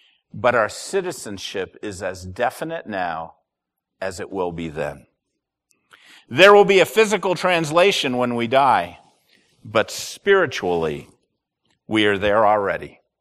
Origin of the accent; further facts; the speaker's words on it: United States; but boy, when we're Americans and we're overseas, we think about our rights a lot, don't we? We think about our homeland.